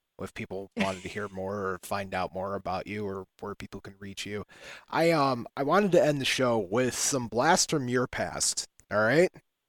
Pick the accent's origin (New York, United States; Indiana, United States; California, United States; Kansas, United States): Indiana, United States; Whiting; I grew up in Whiting, right? And I was at the core central of the bad air quality.